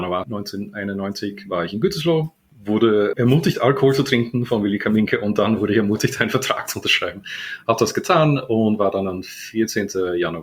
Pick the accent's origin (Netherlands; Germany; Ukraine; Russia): Netherlands; German is a second language; Ich bin Niederländer, wie man wahrscheinlich leicht hört, an meiner Ignoranz von Fälle und sonstige deutsche Schnickschnack. Bin aufgewachsen in den Niederlanden